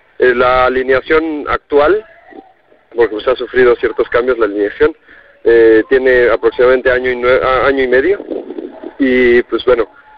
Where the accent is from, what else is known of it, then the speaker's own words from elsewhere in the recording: Chiapas, Mexico; te diré que aquí en Chiapas, bueno, no lo habíamos comentado yo, y toda la banda somos de Chiapas.